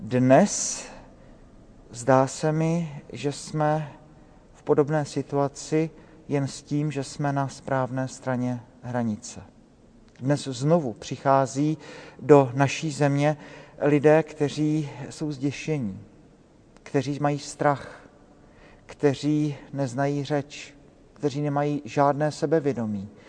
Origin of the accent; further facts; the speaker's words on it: Brno, South Moravian Region, Czechia; A u nás v Brně, ze kterého pocházím, pravidelně se ustanovila tradice